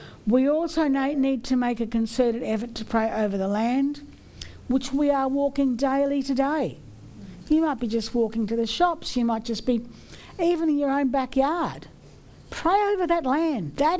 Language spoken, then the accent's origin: English; Australia; born there; I was born in Australia long before 1949. I was at school in 1949. And I was born as a British citizen in this country. I wasn't an Australian. I was a British